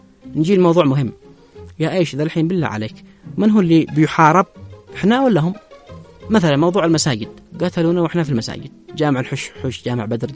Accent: Yemen; وإحنا يمنيين. أقسم بالله إن إحنا يمنيين

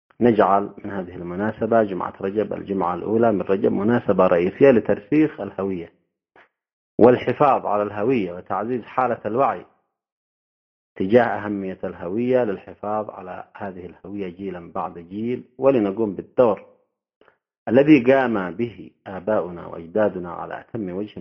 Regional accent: Yemen; لاحظوا أيها الأخوة في بلدنا اليمن اليوم

